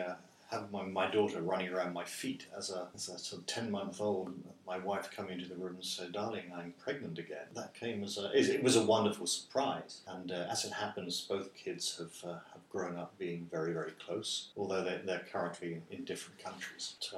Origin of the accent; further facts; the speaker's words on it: United Kingdom; moved away; So when I'm in China, I miss my home country, the UK. When I'm in the UK, I miss China.